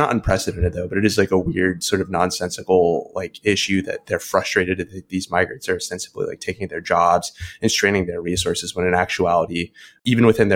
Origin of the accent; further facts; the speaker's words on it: United States; As an American, I thought that that was, like, very funny